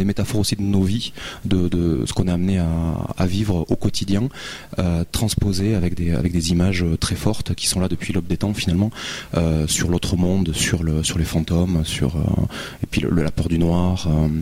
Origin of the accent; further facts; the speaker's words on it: France; Sans renier absolument le fait que je suis français